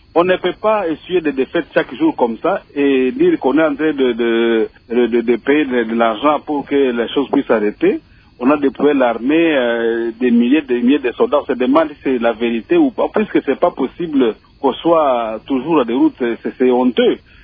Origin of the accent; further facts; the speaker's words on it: North Kivu, DR Congo; Nous sommes vraiment désolés par rapport à ce qui se passe chez nous au Nord Kivu.